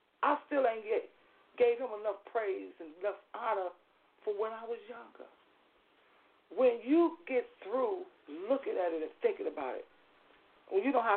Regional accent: Chicago, Illinois, United States; We was born in Englewood, but we was raised up on the west side. So we went from one side of town to the other side of town. My west side, Englewood and Chicago people know what I'm talking about.

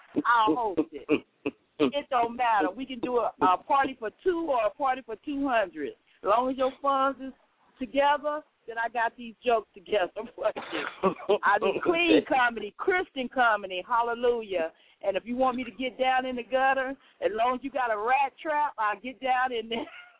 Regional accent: Georgia, United States; I'm from Georgia.

